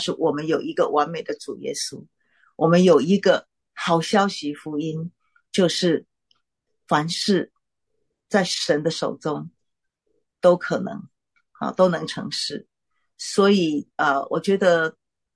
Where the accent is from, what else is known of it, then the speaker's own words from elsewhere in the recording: Taiwan; 而且我是台湾人，怎么会从美国？